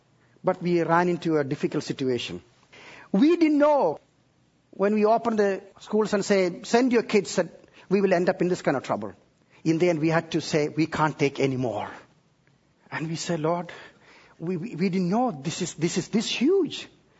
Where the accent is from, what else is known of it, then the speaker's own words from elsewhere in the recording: South India, India; now in United States; I grew up in southern part of India where we have coconut trees like you have in Hawaii.